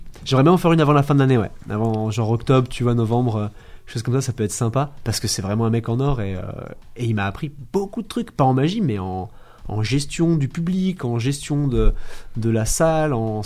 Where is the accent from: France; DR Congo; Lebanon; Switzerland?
France; Bourgoin-Jallieu, Auvergne-Rhône-Alpes; born there; Alors, moi, je suis né à Bourgoin, je suis Domarin.